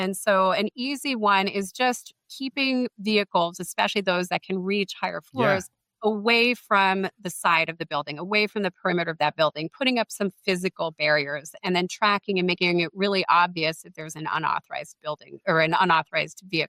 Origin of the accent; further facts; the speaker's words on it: New Jersey, United States; And so, and I grew up in New Jersey. So I would take the PATH train into the World Trade Center.